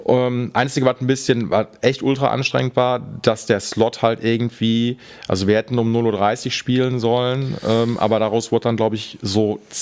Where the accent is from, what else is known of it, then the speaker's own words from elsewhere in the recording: Essen, North Rhine-Westphalia, Germany; Also ich komme aus Essen und bin in Essen, so das dreckige Ruhrgebiet hier in Deutschland.